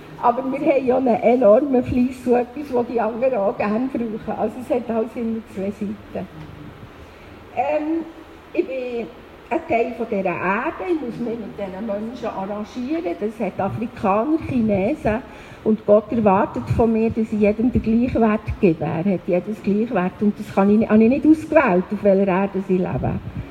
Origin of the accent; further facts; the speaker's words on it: Bern, Switzerland; born there; ich bin eine Schweizerin, ich bin im Kanton Bern auf die Welt gekommen. Ich bin mehr in deutscher Sprache, in deutscher Kultur auf die Welt gekommen, das hat mich auch geprägt.